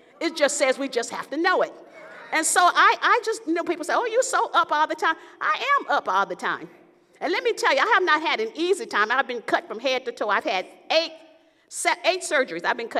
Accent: the South, United States; I'm from the South, so I remember my dad had to go to the back of the Dairy Queen to pick up his hamburger.

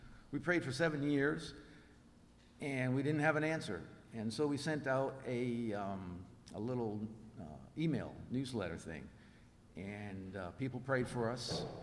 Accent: Marshall, Texas, United States; So we're bringing greetings from Marshall, Texas, and from Malaysia. This is our first trip to Alaska ever, yeah. And it's great to be here in your big state that's bigger than our state, Texas.

